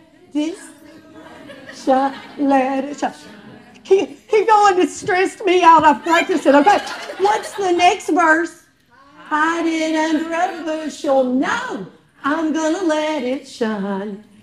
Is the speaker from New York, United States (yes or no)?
no; Jerry Bottom, Kentucky, United States; Because I'm from Jerry Bottom. Do you all know where that is? Jerry Bottom. It's in Huddy, Kentucky.